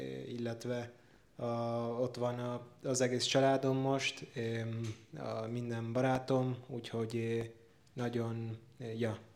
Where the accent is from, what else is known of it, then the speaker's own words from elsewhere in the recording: Argentina; Hungarian is a second language; also born or lived in United States; now in Budapest, Hungary; éves vagyok, mindjárt leszek 22, egy hét múlva. Egész életemet Argentinába éltem, de Amerikába születtem, és most három éve majdnem vagyok itt Magyarországon, Budapesten.